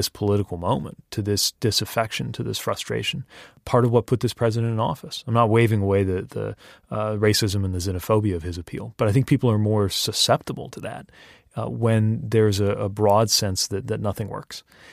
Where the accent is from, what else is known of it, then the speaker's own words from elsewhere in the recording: Indiana, United States; Part of the example of why it can pay off to do something more unusual is in my home state of Indiana.